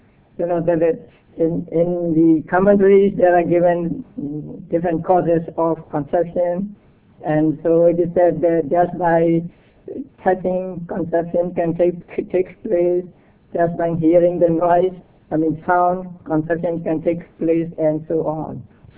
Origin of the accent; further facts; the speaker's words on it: Mandalay, Mandalay Region, Myanmar; English is a second language; There was a man in my hometown, Mandalay.